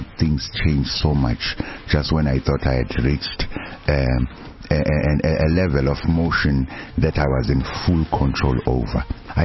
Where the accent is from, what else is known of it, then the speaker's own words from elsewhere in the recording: Durban, KwaZulu-Natal, South Africa; I'm a Durban boy. Was born in northern KwaZulu-Natal in 1971. But my family then moved to Durban because my parents worked at King Edward Hospital. We grew up here at Umlazi Township.